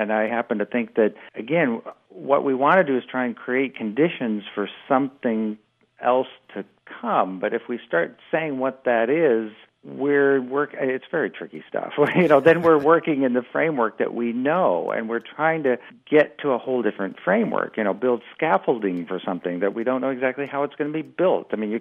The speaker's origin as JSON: {"language": "English", "town": "Omaha", "region": "Nebraska", "country": "United States", "tie": "born or raised there", "said": "And that was really the fact that I grew up in Omaha, Nebraska, and didn't know a thing about the history of the country or the place I grew up in until my late 20s"}